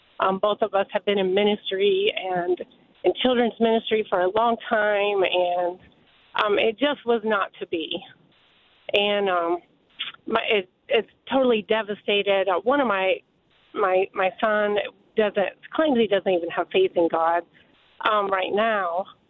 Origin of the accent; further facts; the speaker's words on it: Winter Haven, Florida, United States; And I am from Winter Haven, Florida